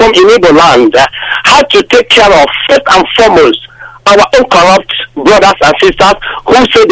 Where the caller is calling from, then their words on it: Manchester, North West England, United Kingdom; I'm calling from Manchester.